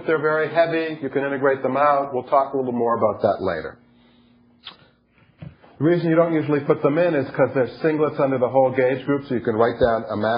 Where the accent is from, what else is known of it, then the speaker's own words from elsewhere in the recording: United States; No, this is, I'm from America. It's all about cash.